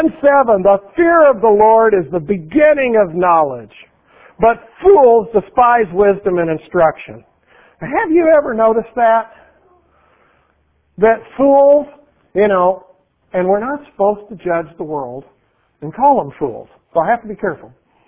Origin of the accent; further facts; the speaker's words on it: Wyoming, United States; accent: Wyoming; He has a hard time understanding my Wyoming accent, and I have a devil of a time understanding his Indian accent.